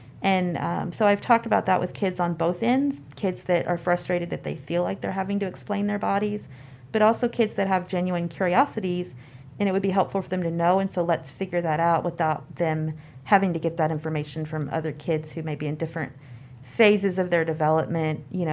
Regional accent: Kentucky, United States; I very much remember I grew up in Kentucky and remember a lot of kids coming up to me and saying, "What's wrong with you?"

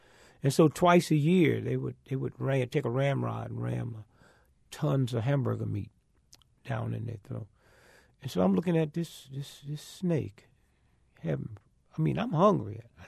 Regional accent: St. Louis, Missouri, United States; I came from St. Louis, Missouri.

